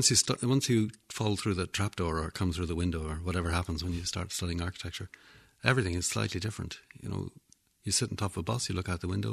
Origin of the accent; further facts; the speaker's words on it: Tralee, County Kerry, Ireland; born there; also born or lived in Drumshanbo / Macroom / Cobh / Cooley; I was born in Tralee and then we lived in Drumshambo in Leitrim and then we lived in Macroom in Cork and then we lived in Cove and then we lived in Cooley and, you know, we moved up and down the country when I was small, very small.